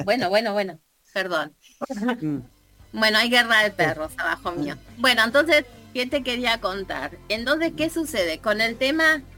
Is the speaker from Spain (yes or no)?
no; Argentina; Pero sí, soy argentina, amo la celeste y blanca.